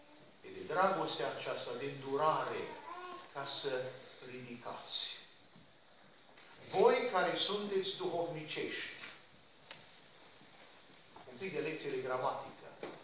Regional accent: Cluj-Napoca, Cluj County, Romania; Eu m-am născut și am crescut la Cluj. Și dacă ați fost careva pe la Cluj, este Muzeul Satului și noi am locuit de la Muzeul Satului mai în jos. Era la marginea orașului

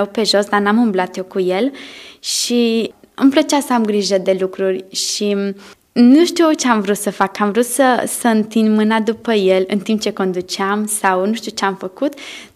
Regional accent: Timișoara, Timiș County, Romania; Domnul mi-a dat harul să mă nasc într-o familie creștină. M-am născut în Timișoara. Până la vârsta de 26 de ani am trăit aici

